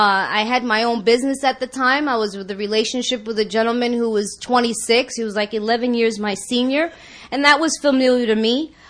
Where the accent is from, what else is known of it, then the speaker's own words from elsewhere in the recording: New York, United States; now in Los Angeles, United States; so I came to L.A., but I'm from New York, New York Boricua. We rice and beans.